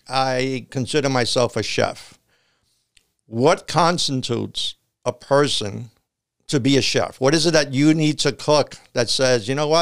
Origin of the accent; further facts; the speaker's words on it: New York City, New York, United States; And I am originally from New York and the Bronx.